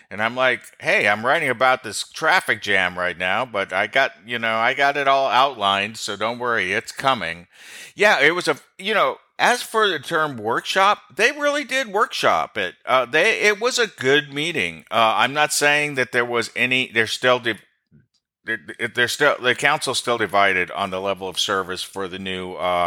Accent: Arizona, United States; Yeah. Yeah. I grew up in Arizona. No such luck.

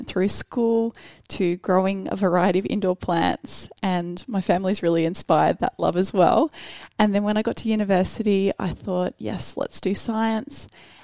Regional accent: Hobart, Tasmania, Australia; I grew up in Hobart and have lived in Tasmania my whole life.

